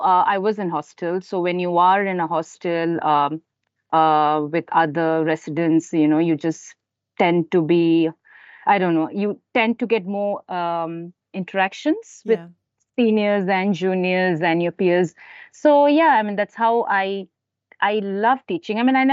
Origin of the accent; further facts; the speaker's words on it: India; moved away as an adult; now in Malaysia; I am a consultant, and I'm from India. I'm an Indian by my nationality. Been in Malaysia for the last 9 years, I believe.